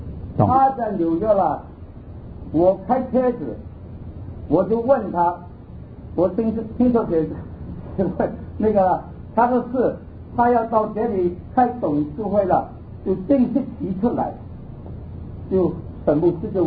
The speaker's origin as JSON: {"language": "Chinese", "country": "Hong Kong", "tie": "born or raised there", "also_born_or_lived": "Guangdong, China", "said": "我广东人，我快到76岁，我在香港长大。"}